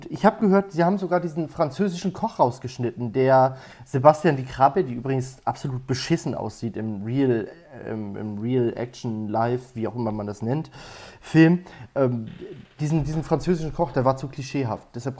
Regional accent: Germany; aber ich bin halt auch ein Deutscher, ich muss mich kritisch sehen.

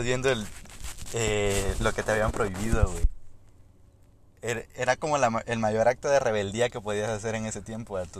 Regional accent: El Salvador; este pendejo es mexicano y yo soy de El Salvador.

